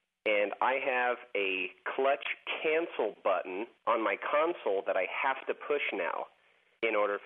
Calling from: Spokane, Washington, United States; I'm calling from Spokane, Washington.

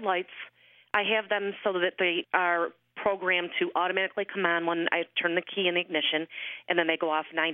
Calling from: Old Forge, New York, United States; I'm calling from Old Forge, New York.

